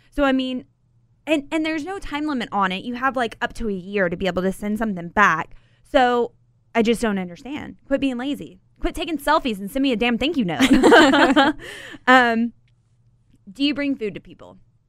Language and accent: English; the South, United States; Ma'am and sir. I call people because I'm from the South.